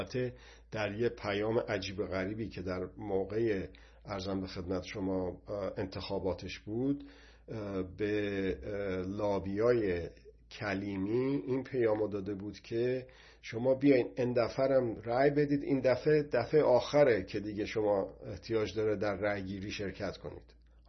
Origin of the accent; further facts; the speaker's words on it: Iran; ما ایرانی هستیم